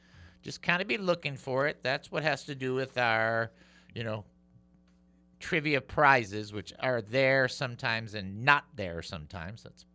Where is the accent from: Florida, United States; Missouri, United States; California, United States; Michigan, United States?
Michigan, United States; Detroit; It's not the pizza I grew up with in Detroit.